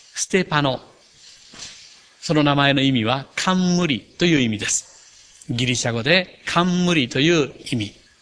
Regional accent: Kagawa, Japan; 日本で言えばですね、まあ私、香川県の人間です

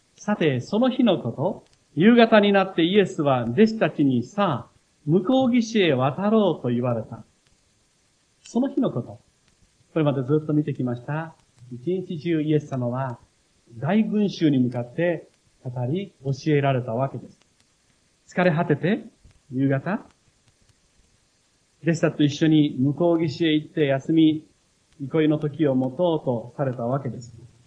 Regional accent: Nakanohama, Kochi, Japan; born or raised there

